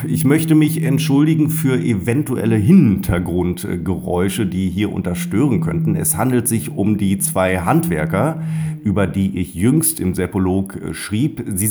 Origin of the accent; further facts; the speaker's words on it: North Rhine-Westphalia, Germany; accent: Westphalian; jedoch stieß mein westfälischer Dialekt auf Ablehnung. Dieses Dialektes war ich mir bis dato nie bewusst.